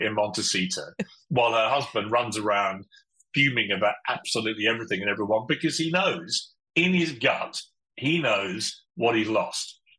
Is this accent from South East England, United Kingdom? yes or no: yes; South East England, United Kingdom; I come from Sussex, which is a county in the south of England.